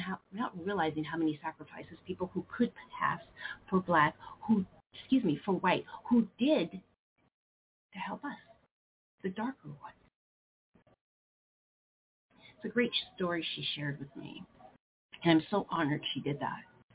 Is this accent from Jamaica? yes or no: no; Midwest, United States; We're from the Midwest.